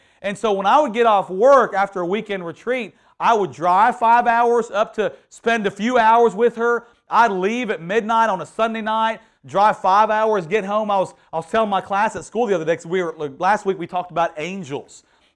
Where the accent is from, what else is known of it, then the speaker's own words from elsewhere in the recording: Houston, Texas, United States; he knew I stayed down this way, and he knew I was from Houston.